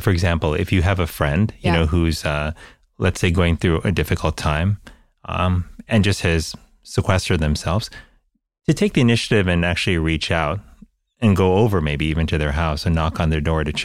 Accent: United States; I look at the culture that I grew up in the United States, which I think is similar to many, you know, cultures in the modern world

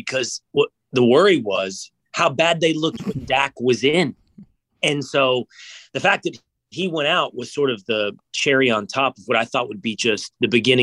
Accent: Texas, United States; So, yeah, I live in Texas again. I live in Dallas. I grew up outside of Dallas.

